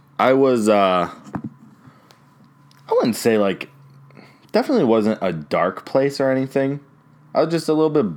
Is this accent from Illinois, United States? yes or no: no; Cleveland, Ohio, United States; I'm from Cleveland.